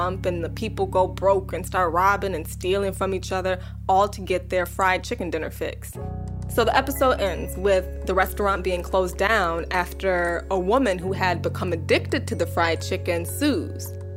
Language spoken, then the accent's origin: English; Midwest, United States; I'm from the Midwest, and we grew up in a home where my stepfather and brother would go deer hunting this time of year